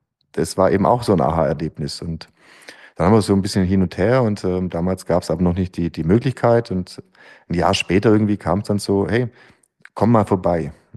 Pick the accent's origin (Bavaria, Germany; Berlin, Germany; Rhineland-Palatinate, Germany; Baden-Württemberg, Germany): Baden-Württemberg, Germany; Stuttgart; Wie man sich vorstellen kann, als Stuttgarter ist man stolz, ein Nummernschild zu haben, wo das S draufsteht für Stuttgart und nicht PF für Pforzheim.